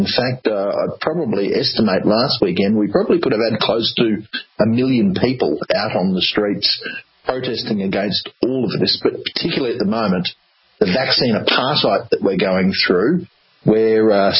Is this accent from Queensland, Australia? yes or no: yes; Queensland, Australia; They're restricting people in my home state of Queensland from all sorts of social life, cafes, restaurants, art galleries, museums, sporting events, if you're not vaccinated.